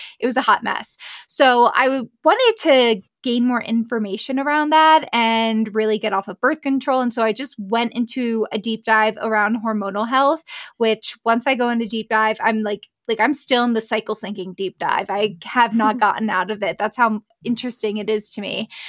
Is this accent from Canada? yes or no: no; Pennsylvania, United States; now in Jackson Hole, United States; I am originally from Pennsylvania here in the States, and I met my husband, and he lived in Jackson Hole, Wyoming